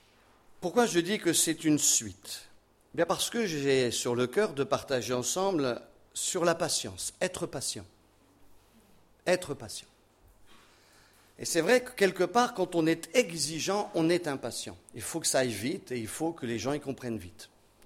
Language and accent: French; Roubaix, Hauts-de-France, France; born there; Je suis né à Roubaix, c'est la ville aux 1000 cheminées.